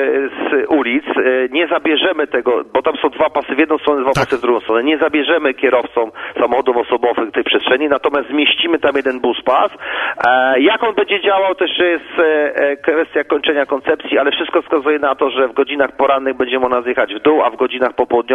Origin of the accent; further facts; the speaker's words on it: Gdynia, Pomeranian Voivodeship, Poland; Ja mam okazję tą Chylonię pamiętać z czasu swojej młodości, ponieważ ja tam się wychowywałem w tej dzielnicy